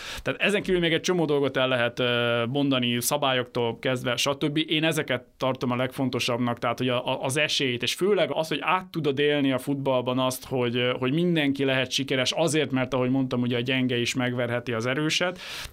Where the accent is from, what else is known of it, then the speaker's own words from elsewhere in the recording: Hungary; Nem azért szurkolunk a magyar válogatottnak, mert meg fogja nyerni a világbajnokságot, hanem mert magyarok vagyunk.